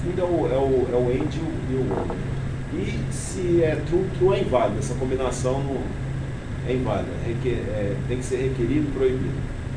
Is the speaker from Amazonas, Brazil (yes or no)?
yes; Amazonas, Brazil; porque eu sou do Amazonas, tá? Do Amazonas aqui